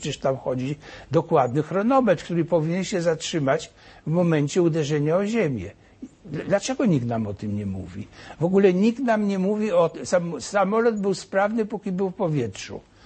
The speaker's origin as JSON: {"language": "Polish", "town": "Olkusz", "region": "Lesser Poland", "country": "Poland", "tie": "born there", "said": "bo ja też się urodziłem w Olkuszu, prawda?"}